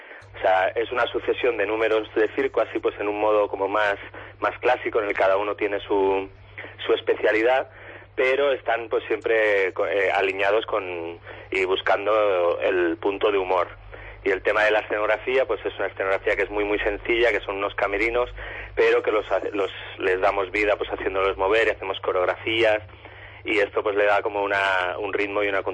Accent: Valladolid, Castile and León, Spain; y yo que soy de Valladolid.

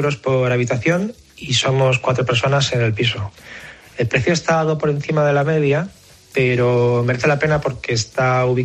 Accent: Valencia, Valencian Community, Spain; now in Madrid, Spain; yo soy de Valencia y tuve que venir a Madrid a vivir y a trabajar.

